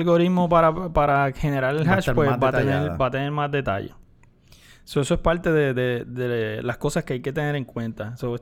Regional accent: Puerto Rico; Estamos en Puerto Rico y somos ciudadanos americanos de segunda clase.

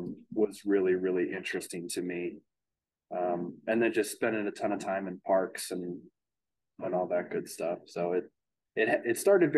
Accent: Missouri, United States; I'm from Missouri, and there's a lot of really fantastic woods around the suburb where I grew up.

